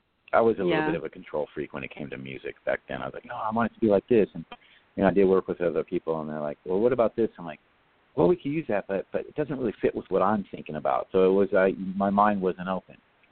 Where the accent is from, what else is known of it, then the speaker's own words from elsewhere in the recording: California, United States; I grew up in Southern California, of course we both did, and in Southern California, being bilingual is a big plus